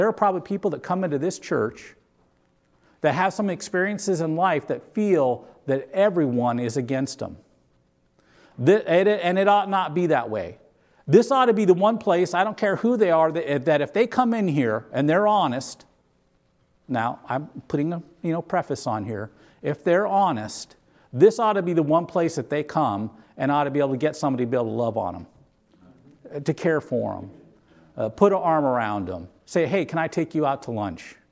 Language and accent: English; North Dakota, United States; I come from North Dakota. We don't have mountains.